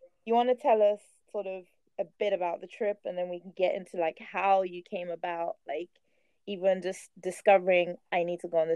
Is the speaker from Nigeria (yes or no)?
yes; Nigeria; I grew up in Nigeria, so people would think, oh yeah, it'll be fine.